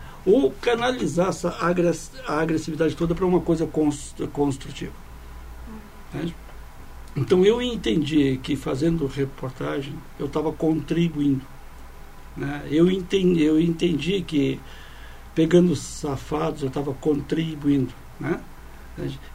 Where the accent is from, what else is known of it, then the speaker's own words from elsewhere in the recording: Santa Cruz, Rio Grande do Sul, Brazil; Esqueceu que eu sou de Santa Cruz.